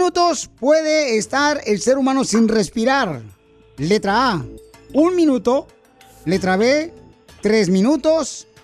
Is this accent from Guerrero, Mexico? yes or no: yes; Guerrero, Mexico; now in United States; Porque ¿a qué venimos de Guerrero a Estados Unidos?